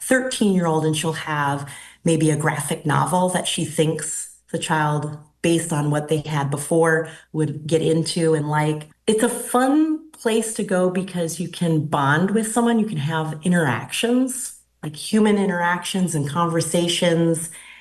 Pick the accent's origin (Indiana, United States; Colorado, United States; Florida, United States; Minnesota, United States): Minnesota, United States; being raised up in the Lakes area. So I grew up in the Ideal Corners area, which is near Breezy Point, Pequot, Jenkins, and Cross Lake.